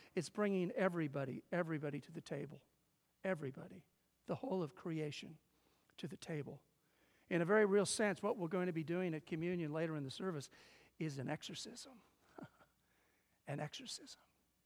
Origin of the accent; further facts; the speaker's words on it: Midwest, United States; I guess you could say we grew up in the Midwest in a very similar way. There was a John Wayne mentality of the place we grew up in the Midwest.